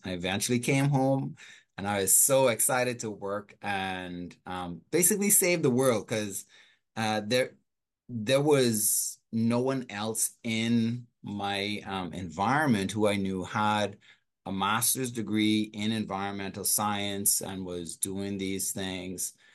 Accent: New Providence, Bahamas; Well, I'm Bahamian born and raised in New Providence.

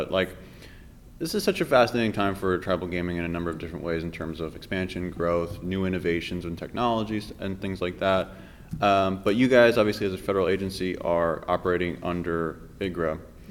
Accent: Reno, Nevada, United States; I always say that being born and raised in Reno, I was definitely a child of the commercial industry

